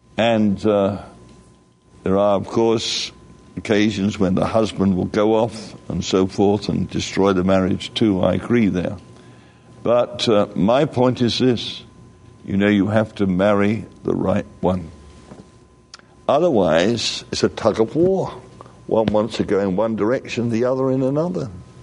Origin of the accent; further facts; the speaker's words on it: England, United Kingdom; You know, I'm English.